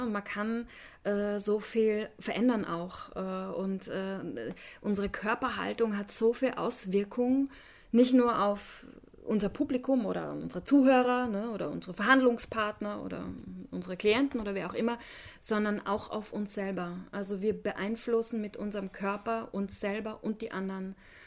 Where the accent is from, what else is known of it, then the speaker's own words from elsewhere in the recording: Austria; moved away as an adult; now in Germany; Ich bin Österreicherin, wie man wahrscheinlich auch hört, wenn man mir länger zuhört. Lebe aber jetzt schon seit über 20 Jahren in Deutschland